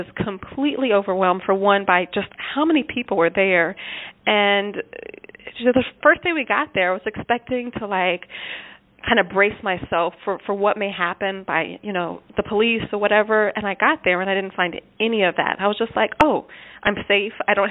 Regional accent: Tennessee, United States; Identify as Lumbee American. I'm from Tennessee, but my people are from North Carolina.

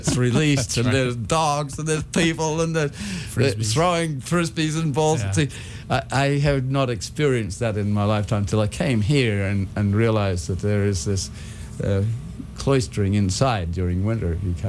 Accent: Australia; That I'm Australian, and I grew up close to the equator.

